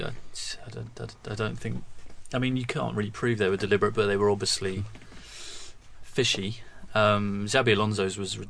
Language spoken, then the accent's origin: English; United Kingdom; Perhaps because we're British, we feel like we're victimised a bit by UEFA.